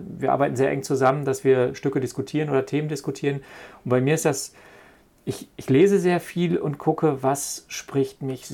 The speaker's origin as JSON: {"language": "German", "region": "North Rhine-Westphalia", "country": "Germany", "also_born_or_lived": "Darmstadt", "said": "bin in Darmstadt, ich komme eigentlich aus dem Ruhrgebiet, bin in Darmstadt gelandet"}